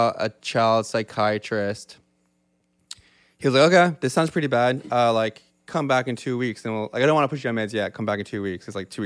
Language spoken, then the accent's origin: English; Yarmouth, Nova Scotia, Canada; now in Halifax, Canada; I grew up in Yarmouth, Nova Scotia, which is 3 hours from where we're sitting right now, in a small Acadian community. I moved to Halifax to go to SMU. So that means I've been like in Halifax for like 20 years now.